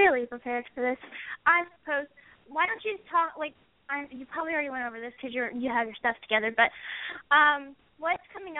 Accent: Ohio, United States; moved away; this is my first winter in the South. I came from Ohio, so I was used to, like, really harsh winter.

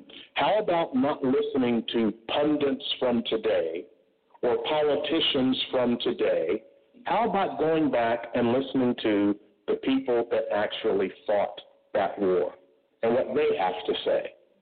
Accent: Memphis, Tennessee, United States; So, I grew up in Memphis, Tennessee.

